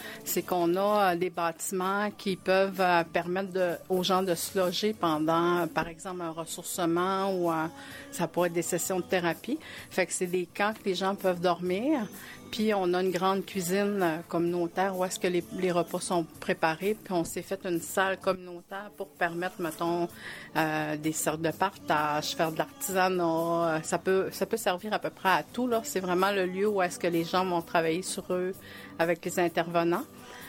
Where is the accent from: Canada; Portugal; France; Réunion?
Canada; Mashteuiatsh, Quebec; now in Côte-Nord, Canada; Non, moi je suis originaire de Machtouyats. Je suis immigrée sur la Côte-Nord.